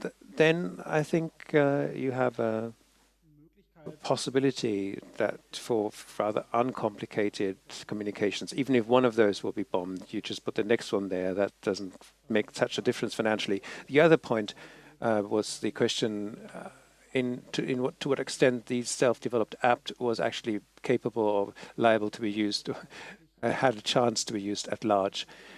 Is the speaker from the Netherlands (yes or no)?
yes; Netherlands; from the Netherlands